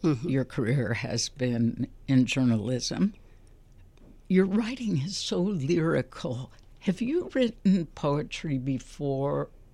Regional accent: Chicago, Illinois, United States; I'm from Chicago, and I think Carl Sandburg would have approved of that.

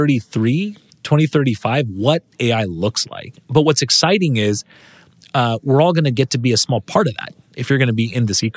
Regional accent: San Jose, California, United States; So I grew up in San Jose, California, and I went to public schools, actually through undergrad.

